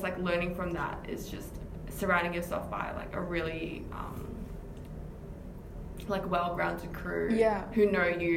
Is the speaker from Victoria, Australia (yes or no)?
yes; Melbourne, Victoria, Australia; I was raised in Melbourne, west of Melbourne.